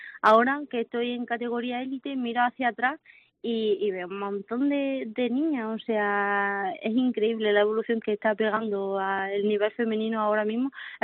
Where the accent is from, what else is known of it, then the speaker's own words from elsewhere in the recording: Jaén, Andalusia, Spain; a los que siempre estoy agradecida es a mi tierra y a Jaén, y lo intento llevar siempre a lo más alto.